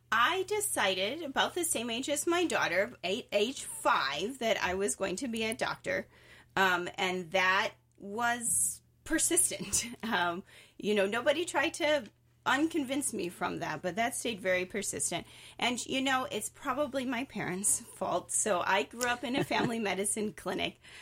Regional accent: Wisconsin, United States; I think we're still Wisconsin Badger fans at heart. I grew up in Wisconsin, and we're both from Wisconsin there. So I went to college in Ohio.

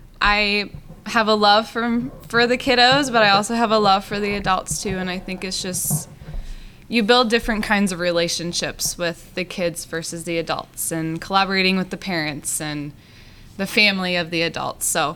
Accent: Cedar Rapids, Iowa, United States; Yeah, so going way back, I grew up in the Cedar Rapids area, and then I went to University of Northern Iowa for both my undergrad and graduate programs and degrees.

